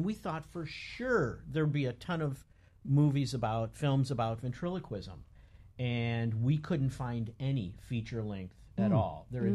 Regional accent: Waukegan, Illinois, United States; And then I grew up in Waukegan, Illinois, and we would take the train down to Chicago to see him

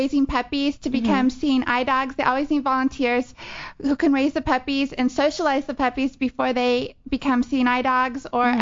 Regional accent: California, United States; No, I'm originally from California, but I spend a lot of time in Houston.

